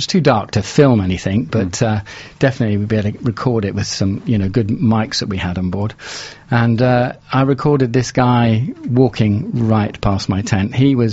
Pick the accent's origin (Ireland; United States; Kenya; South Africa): Kenya; born there; because I was born in Kenya.